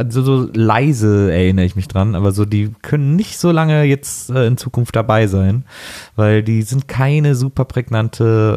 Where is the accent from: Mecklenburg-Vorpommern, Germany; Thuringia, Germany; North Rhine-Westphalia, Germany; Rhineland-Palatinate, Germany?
North Rhine-Westphalia, Germany; Wesseling; ich bin in Wesseling aufgewachsen